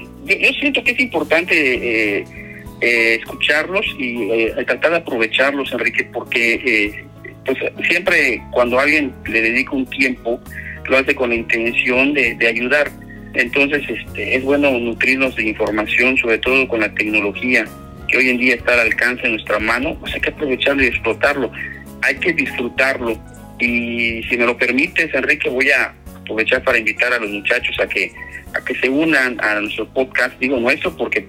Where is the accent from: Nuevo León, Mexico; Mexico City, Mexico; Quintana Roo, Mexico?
Quintana Roo, Mexico; Cozumel; now in Mérida, Mexico; ¿De dónde soy? Bueno, de Cozumel, pero soy radicano en Yucatán.